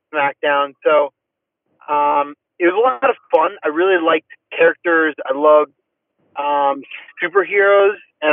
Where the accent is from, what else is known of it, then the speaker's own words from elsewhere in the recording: Cupertino, California, United States; So, I grew up in Cupertino, California, Northern California, San Jose, San Francisco area. Super blessed to grow up in that area.